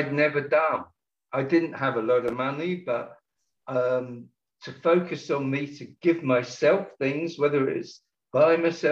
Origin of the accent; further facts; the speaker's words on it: London, United Kingdom; moved away as an adult; now in Bournemouth, United Kingdom; I grew up in London, but East London. And we moved when we got married to Bournemouth, Poole, on the south coast